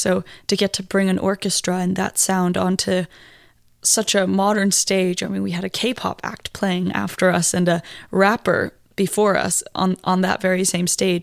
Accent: Iceland; I guess, I mean, I grew up in Iceland, so I just wasn't very close to that culture.

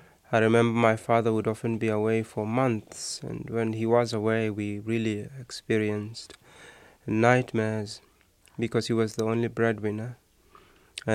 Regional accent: Alexandra, Gauteng, South Africa; now in United States; The ghetto where I lived was Alexandra, which was 1 square mile. With over 100,000 people, and many of these people lived in shacks. Our shack was 15 by 15 feet, and we slept on the floor on pieces

